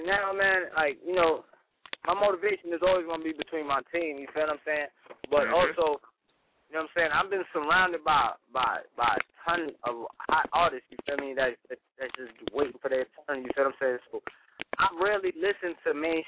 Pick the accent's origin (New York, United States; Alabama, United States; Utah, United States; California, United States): New York, United States; I'm from New York, so look, that ain't going too far.